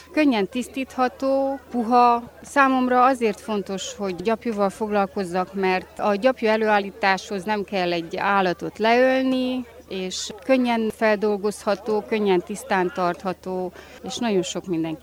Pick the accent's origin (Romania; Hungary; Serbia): Romania; Homoródalmás, Harghita; Homorodalmásról jöttem.